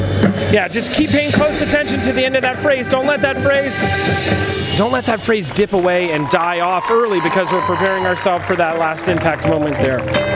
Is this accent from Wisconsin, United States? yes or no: no; Carmel, Indiana, United States; I'm from Carmel, Indiana.